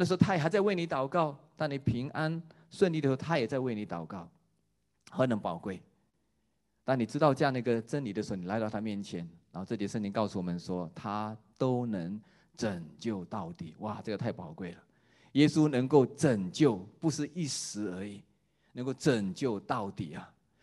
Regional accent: China; 但是我们中国人呢，我们常常有这种有点像是传统中国人的父母亲的背景底下长大的

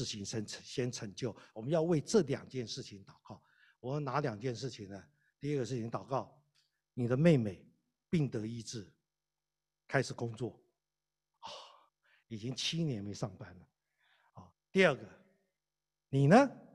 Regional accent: Taiwan; 按照我们中国人，特别我们台湾人的背景

